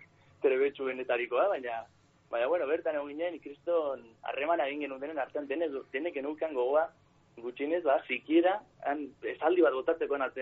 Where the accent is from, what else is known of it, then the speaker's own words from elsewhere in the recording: San Sebastián, Basque Country, Spain; etxetik gertu nidu donostiarra naiz